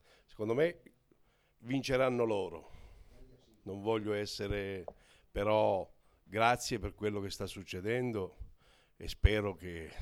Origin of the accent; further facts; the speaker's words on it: Sicily, Italy; E io intanto da siciliano